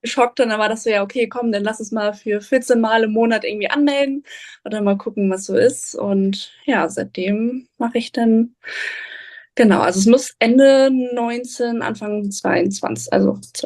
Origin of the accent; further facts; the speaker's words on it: Schleswig-Holstein, Germany; now in Kiel, Germany; ich bin eine Zugezogene, also ich komme eigentlich aus Nordfriesland